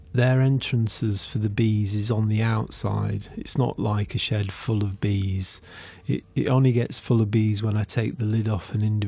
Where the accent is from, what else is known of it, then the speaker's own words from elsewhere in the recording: Yorkshire and the Humber, United Kingdom; Well, I come from Yorkshire and I was brought up, my father had a kind of small holding with various animals, and there was a pig farm on one side